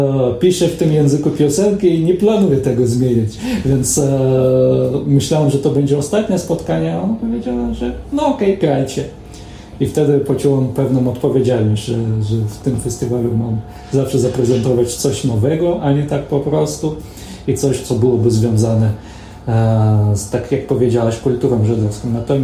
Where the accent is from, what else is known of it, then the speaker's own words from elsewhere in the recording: Israel; first language Hebrew; Polish is a second language; now in Poland; Ja poruszam się płynnie w języku hebrajskim, to jest język, w którym myślę, w którym się wychowałem w Izraelu